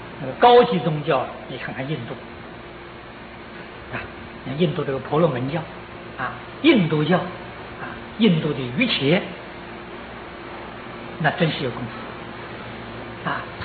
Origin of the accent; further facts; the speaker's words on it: China; 他也不像我们中国人讲灵魂啊